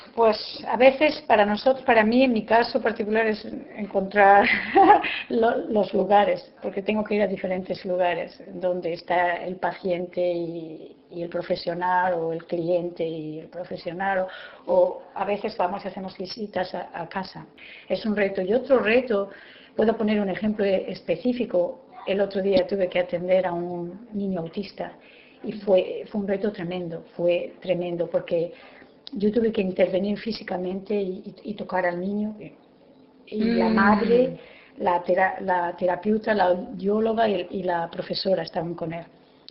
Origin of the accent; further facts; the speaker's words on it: Spain; now in United States; soy originalmente de España. Llevo aquí viviendo 23 años.